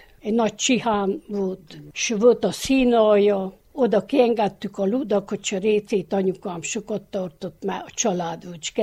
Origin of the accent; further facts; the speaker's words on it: Városfalva, Harghita, Romania; Városfalváról. 39-ben születtem